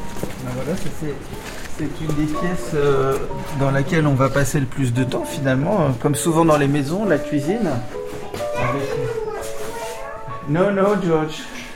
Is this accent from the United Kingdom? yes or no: no; Belgium; born there; Moi, je suis né en Belgique. Donc rebelote, beaucoup d'allers-retours. Et ensuite, ma mère a souhaité que nous revenions en France.